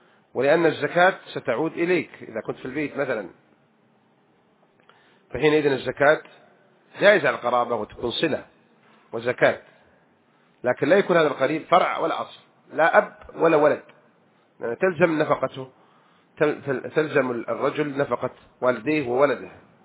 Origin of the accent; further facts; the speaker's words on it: Egypt; أنا من مصر ويوجد فقراء ومساكين في مصر